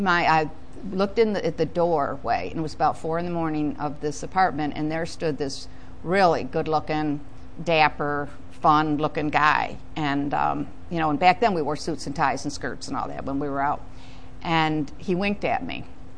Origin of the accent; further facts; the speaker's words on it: New York, United States; I grew up in New York, and 18 was the legal drinking age.